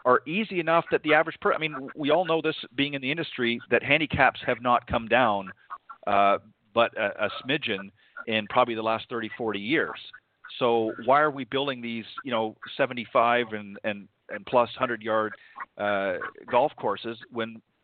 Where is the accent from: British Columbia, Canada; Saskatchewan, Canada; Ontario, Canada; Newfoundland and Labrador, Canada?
Ontario, Canada; Burlington; also born or lived in Hamilton; And grew up in Burlington much of my life.